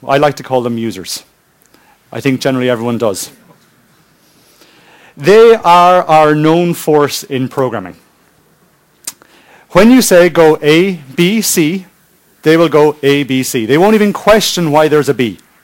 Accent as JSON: {"language": "English", "country": "Ireland", "lives_now": "Stavanger, Norway", "said": "I'm actually Irish, and I live up in Norway."}